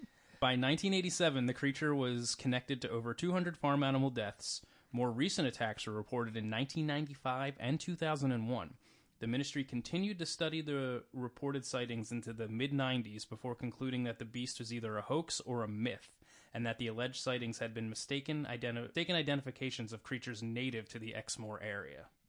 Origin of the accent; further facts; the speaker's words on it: Western Canada, Canada; I grew up in Western Canada, where cougars and bobcats were regularly sighted